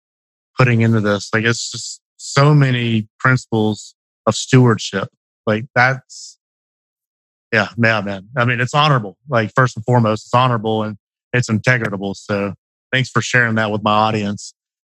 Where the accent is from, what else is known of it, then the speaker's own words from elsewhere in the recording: Douglasville, Georgia, United States; they filmed that in my hometown out here in Douglas. Or I don't live there anymore. I moved about a year ago. But Douglasville